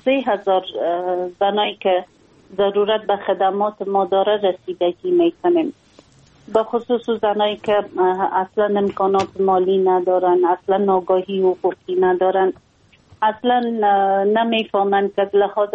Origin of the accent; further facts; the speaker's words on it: Afghanistan; ما یک خانم مسلمان هستم، از افغانستان هستم